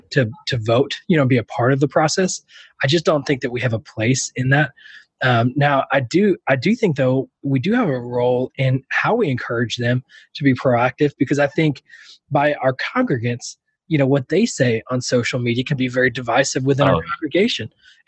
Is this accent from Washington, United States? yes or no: no; San Antonio, Texas, United States; I've never heard of Max, and I'm from San Antonio.